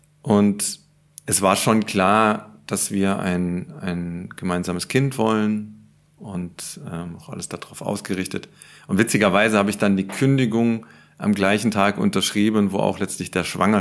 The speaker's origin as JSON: {"language": "German", "region": "Saarland", "country": "Germany", "tie": "born or raised there", "moved": "as an adult", "said": "bin dann da durch einen großen Zufall aus meiner Heimat im Saarland ins Allgäu gekommen, zu Bosch dann damals"}